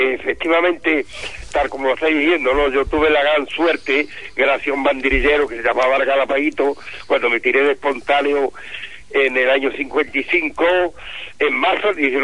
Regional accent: Andalusia, Spain; lo que me corresponde a mí como uruguense, yo he vivido de niño, yo que nací en el Artillo, pegando al salado, en el año 39

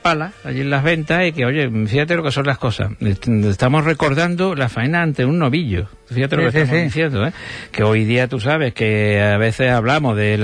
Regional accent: Spain; porque seguimos siendo españoles exactamente igual que ayer.

